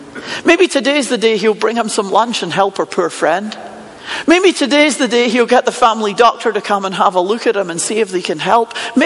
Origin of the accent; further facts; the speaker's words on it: Scotland, United Kingdom; Because I'm from Scotland. I wouldn't give it to you anyway. I'm miserable.